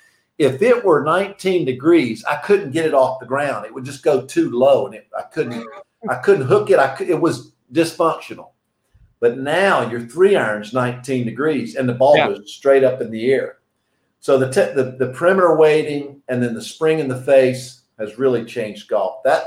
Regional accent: North Carolina, United States; and I grew up in North Carolina, we played off pine straw.

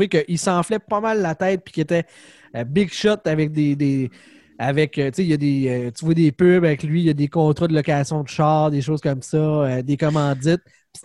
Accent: Alma, Quebec, Canada; moi, je viens du Lac-Saint-Jean, fait que c'est correct.

